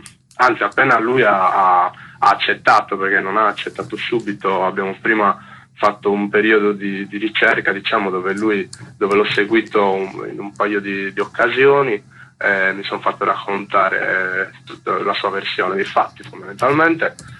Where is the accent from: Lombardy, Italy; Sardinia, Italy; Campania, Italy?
Sardinia, Italy; Nuoro; anch'io sono di Nuoro